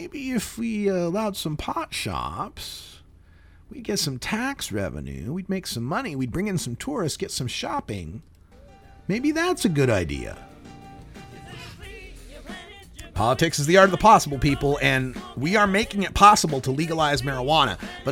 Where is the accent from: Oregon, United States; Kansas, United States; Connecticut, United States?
Oregon, United States; I don't like the idea that over 50% of the landmass in my home state has banned pot shops. I go east of the Dalles, there's no place for me to buy weed.